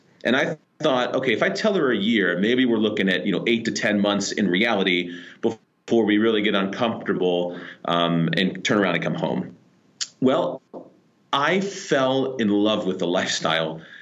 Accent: Columbus, Ohio, United States; My business is here, and we're from Columbus, Ohio. You know, I thought my business is in Columbus.

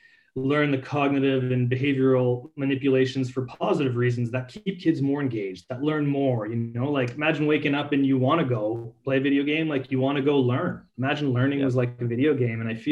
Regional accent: Canada; I grew up in Canada landlocked

